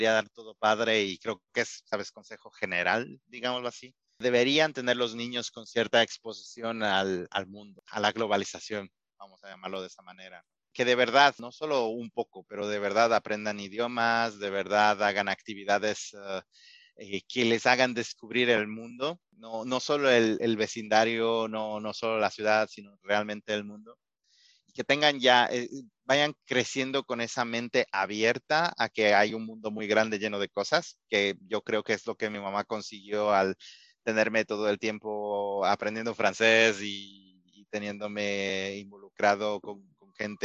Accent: Conocoto, Pichincha, Ecuador; camino de San Rafael, que es donde vivía yo, Conocoto, que es básicamente mi pueblo, vamos a llamarlo así, aunque yo no nací ahí, mayoría de mi vida en Ecuador lo viví en Conocoto.

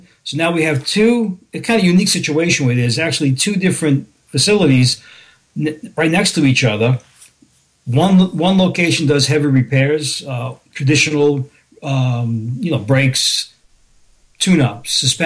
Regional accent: Bronx, New York, United States; I'm originally from the Bronx.

